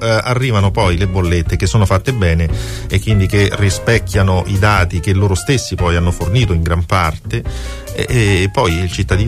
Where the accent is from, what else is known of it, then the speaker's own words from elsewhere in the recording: Latina, Lazio, Italy; born there; se io, che sono nato a Latina, sto facendo una cosa per la mia comunità